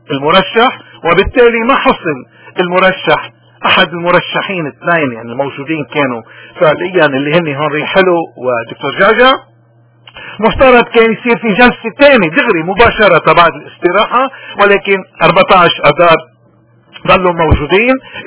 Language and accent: Arabic; Lebanon; بدنا نشوف الـ الـ الـ الـ القسم الملقان من الكأس انه نقدر نفتخر كلبنانيين رغم كل شيء